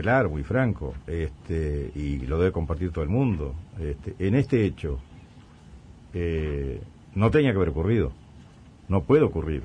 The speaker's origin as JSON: {"language": "Spanish", "country": "Uruguay"}